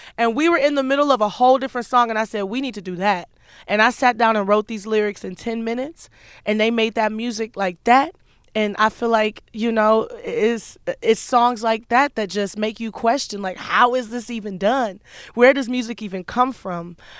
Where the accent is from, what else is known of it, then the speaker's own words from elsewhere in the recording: Houston, Texas, United States; growing up in Houston and freestyle rap. rapping was very first nature to me.